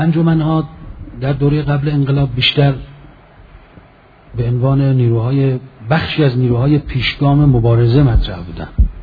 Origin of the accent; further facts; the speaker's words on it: Mashhad, Razavi Khorasan, Iran; به جای ما مشهدی هم حرم میرید